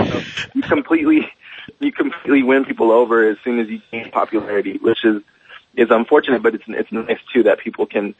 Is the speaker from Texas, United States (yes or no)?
yes; El Paso, Texas, United States; that's how I grew up in El Paso, very, very dangerous area and very, I call it like hood and gangster.